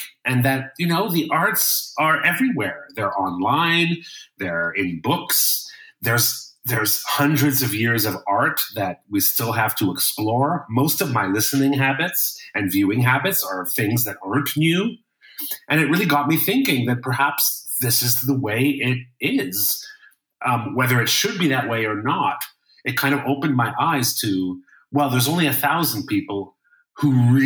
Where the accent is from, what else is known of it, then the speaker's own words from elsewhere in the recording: Cologne, North Rhine-Westphalia, Germany; English is a second language; that is a much lower number than I would normally play to in my hometown of Cologne.